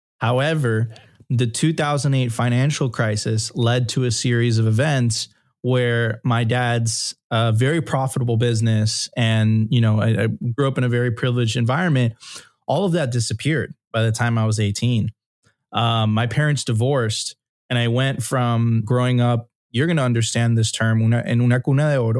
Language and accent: English; Miami, Florida, United States; also born or lived in Venezuela / Europe; I would spend also a lot of time in Venezuela. So that's why I still kind of have my accent and I still know the language. And around 8 to 10 years old, I moved to Miami, and this is really where I was raised.